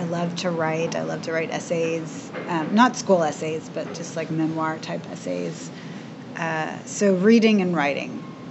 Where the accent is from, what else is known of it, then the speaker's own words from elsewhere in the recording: Houston, Texas, United States; moved away as an adult; now in California, United States; I grew up in the early 70s. I was born in 1973 in Houston, Texas.